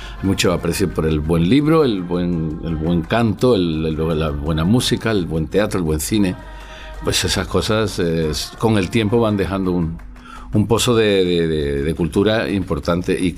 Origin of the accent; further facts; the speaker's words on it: Cádiz, Andalusia, Spain; primero como gaditano en el humor y en la cuestión de la campechanía y eso, hablo más como gaditano